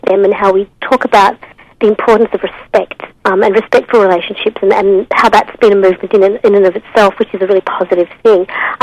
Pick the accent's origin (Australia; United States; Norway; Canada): Australia; which as Australian women we're all discussing